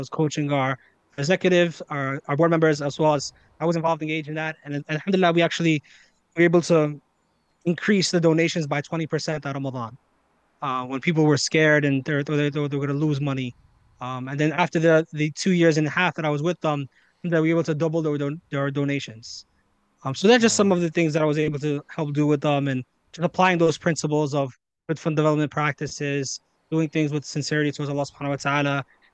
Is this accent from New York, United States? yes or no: yes; New York, United States; They liked that I was from New York.